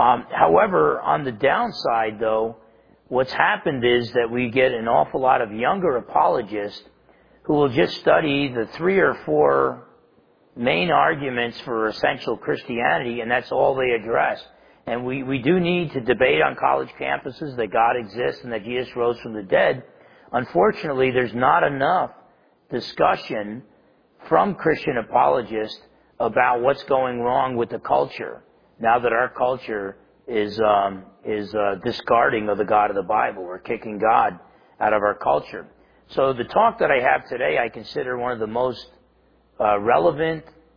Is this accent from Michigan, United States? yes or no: no; New Jersey, United States; not just because I'm half Italian and I'm from New Jersey, that I tend to be pessimistic.